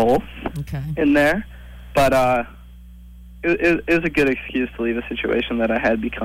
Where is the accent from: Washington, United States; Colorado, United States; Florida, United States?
Colorado, United States; Boulder; now in Atlanta, United States; I'm actually from Boulder, but close enough, I think.